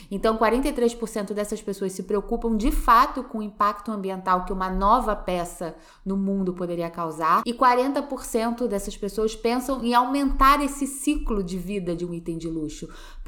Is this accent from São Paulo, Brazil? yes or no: no; Rio de Janeiro, Brazil; Eu, como boa carioca